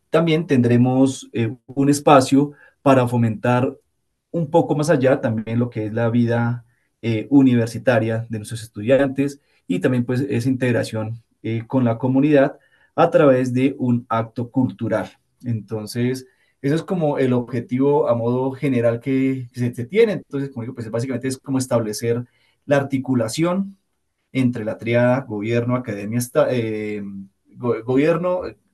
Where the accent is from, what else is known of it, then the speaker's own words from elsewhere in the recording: Colombia; se puede también vivir la pasión del fútbol como colombianos